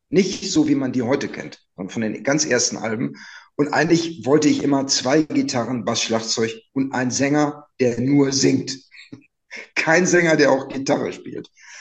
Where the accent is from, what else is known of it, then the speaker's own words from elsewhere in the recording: Münster, North Rhine-Westphalia, Germany; Detlef und ich, wir kommen ja beide aus Münster